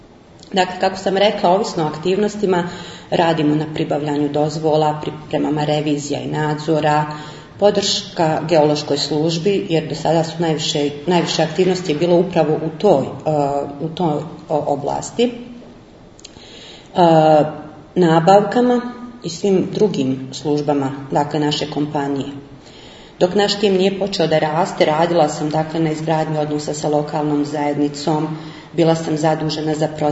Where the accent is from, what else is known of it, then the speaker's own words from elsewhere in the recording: Zenica, Federation of Bosnia and Herzegovina, Bosnia & Herzegovina; now in Sarajevo, Bosnia & Herzegovina; Rođena sam u Zenici, ali već više od dvije decenije živim u Sarajevu. Osnovno srednje obrazovanje završavam u rodnom gradu